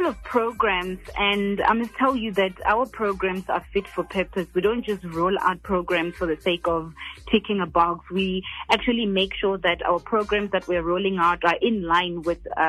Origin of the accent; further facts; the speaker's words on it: Shayandima, Limpopo, South Africa; born there; I was born in Limpopo, a small town called Shayandima.